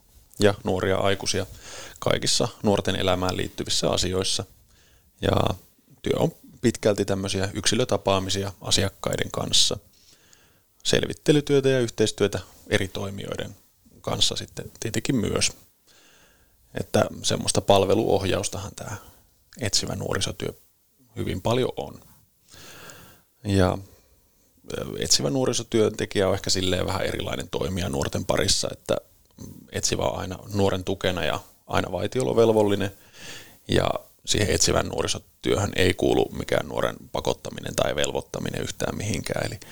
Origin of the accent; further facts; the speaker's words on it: Lohja, Uusimaa, Finland; also born or lived in Kaamanen / Tornio / Tampere; Lohjalla mä oon sitten käynyt kouluja ja sitten opiskellut Torniossa ja käynyt vielä Muoniossa töissä ja nyt sitten viimeisimpänä ollut pitempään Tampereella ja työskennellyt siellä sitten Ylöjärven puolella.